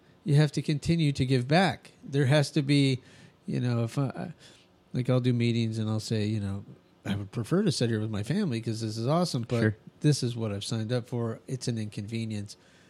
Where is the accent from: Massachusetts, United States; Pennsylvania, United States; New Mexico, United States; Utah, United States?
New Mexico, United States; I wonder how that Southwest, because I grew up in New Mexico. I'm a big fan of that half of the country.